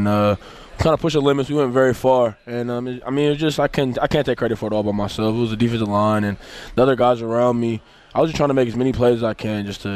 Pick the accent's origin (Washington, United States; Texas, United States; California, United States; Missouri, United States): California, United States; now in Buffalo, United States; Yeah, growing up in the Bay Area, I mean, it was nice, you know, always sunny.